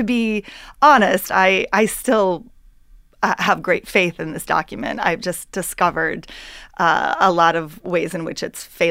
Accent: Wenatchee, Washington, United States; It's a recreation of the American Legion Hall in my hometown, Wenatchee, Washington, the apple capital of the world.

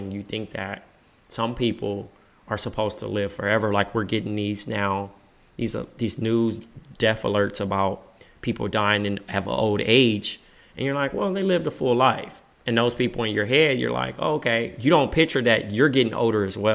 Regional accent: Compton, California, United States; born or raised there

